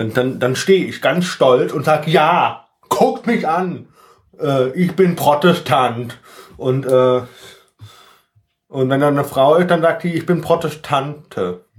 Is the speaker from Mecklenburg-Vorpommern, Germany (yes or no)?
no; Lünebach, Rhineland-Palatinate, Germany; ich wurde in meiner Heimat Lünebach ganz oft gezwungen, in die katholische Kirche zu gehen. Deswegen kann ich diesen Kniefall, bis ich dann irgendwann gesagt habe, nee, das mache ich nicht mehr mit. Ich bin evangelisch, ich bin Protestant